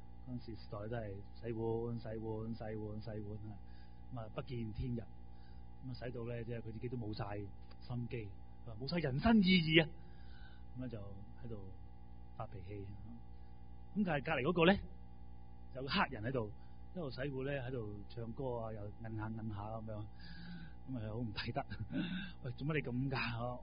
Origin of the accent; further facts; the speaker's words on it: Hong Kong; 有时我们都是香港人，真的很实际，我们都很实际